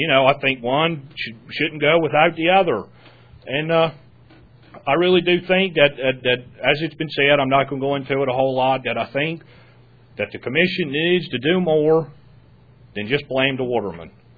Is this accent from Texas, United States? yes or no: no; Tangier, Virginia, United States; Good evening. … from Tangier.